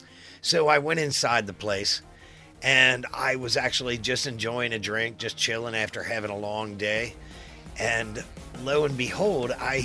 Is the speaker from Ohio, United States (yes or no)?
yes; Cincinnati, Ohio, United States; So I was like, "Hey, guys, hey, I'm from Cincinnati."